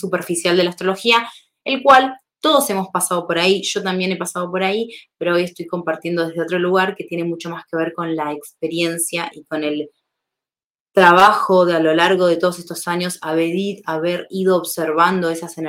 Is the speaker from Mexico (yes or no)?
no; Buenos Aires, Argentina; Yo soy de Buenos Aires y los últimos 5 años no viví en Buenos Aires. Pero ahora sí estoy por ahí temporalmente hasta ver dónde será mi próximo destino.